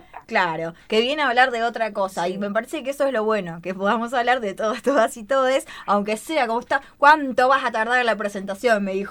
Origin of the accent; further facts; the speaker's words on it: Argentina; a mí me pasa, como argentina